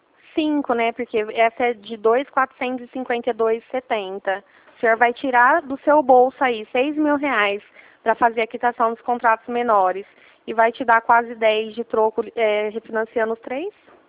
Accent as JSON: {"language": "Portuguese", "town": "Ribeirão Preto", "region": "São Paulo", "country": "Brazil", "said": "eu sou daqui de Ribeirão Preto."}